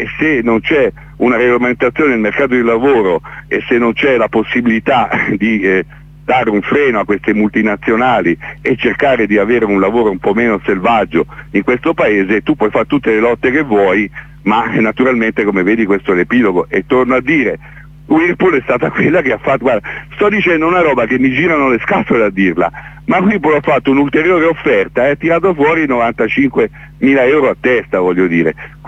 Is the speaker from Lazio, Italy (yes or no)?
no; Tuscany, Italy; io da Toscano vo a Firenze